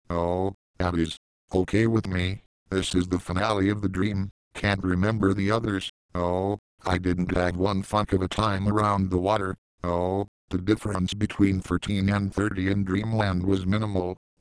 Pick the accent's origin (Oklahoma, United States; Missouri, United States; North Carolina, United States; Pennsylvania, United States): Missouri, United States; Liberty; this used to be a pool in the town I grew up in Liberty, Mo, a fucking fabulous pool, high dive and all